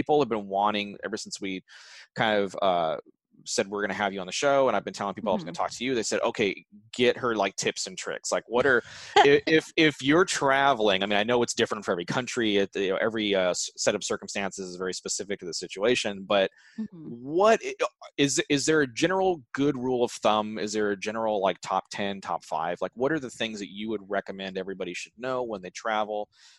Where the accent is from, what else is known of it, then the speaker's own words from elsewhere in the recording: Riverside, California, United States; So we grew up in Riverside, which is like right between San Diego. And for those who don't know, tucked between San Diego and Los Angeles, like almost exactly the midway point.